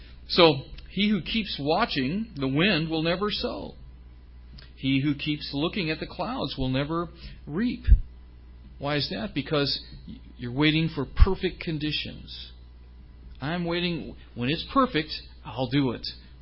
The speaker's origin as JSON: {"language": "English", "region": "California", "country": "United States", "tie": "born or raised there", "also_born_or_lived": "Peoria, United States / St. Louis, United States / Dallas, United States", "said": "You know, in my life, I grew up in California. I never expected to be in Peoria, Illinois, nor in St. Louis, Missouri, nor in Dallas, Texas, nor in Southern Ohio. But here I am."}